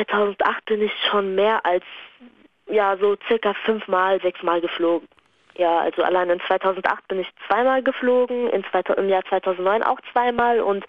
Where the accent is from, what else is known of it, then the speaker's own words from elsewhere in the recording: Lebanon; weil ich komme aus dem Libanon